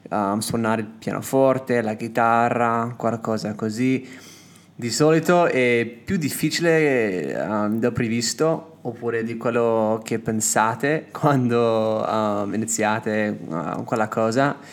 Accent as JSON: {"language": "Italian", "region": "California", "country": "United States", "second_language": "Italian", "said": "vengo dal Sud California, mi sono innamorato con l'Italia quasi 5 anni fa"}